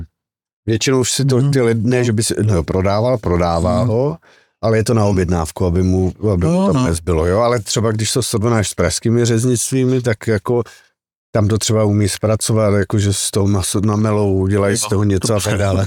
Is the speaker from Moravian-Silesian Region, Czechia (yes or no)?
yes; Odry, Moravian-Silesian Region, Czechia; born there; já jsem byl po čase, po dlouhém čase ve svém rodném městě v Odrách.